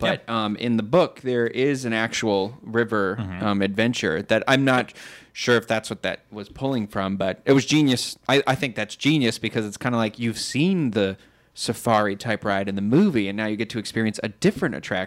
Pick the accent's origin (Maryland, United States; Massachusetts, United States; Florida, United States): Massachusetts, United States; I'll burn you at the stake. I'm from Massachusetts.